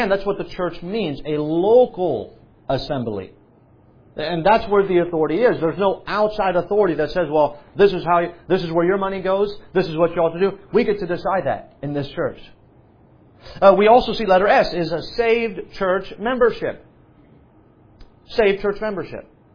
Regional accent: France; I grew up in France for 15 years. I lived in France

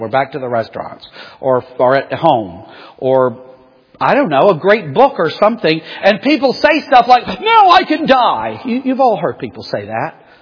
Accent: Maine, United States; Literally, I'm a Mainer. I'm from Maine.

